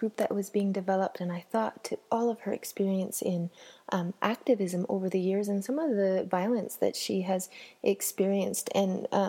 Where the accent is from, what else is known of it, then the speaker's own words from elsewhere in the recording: Canada; some of my experience in growing up in Canada